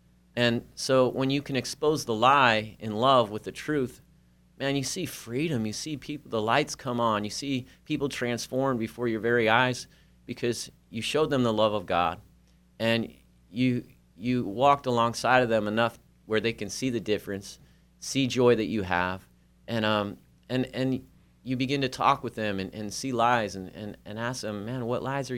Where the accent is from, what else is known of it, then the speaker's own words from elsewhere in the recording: Oregon, United States; About me. I'm an Oregon boy, born and raised in Oregon.